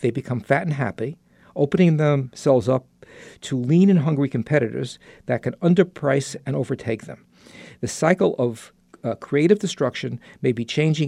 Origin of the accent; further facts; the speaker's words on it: New York, United States; accent: New York; But I am really trying, and I'm almost free of my New York accent.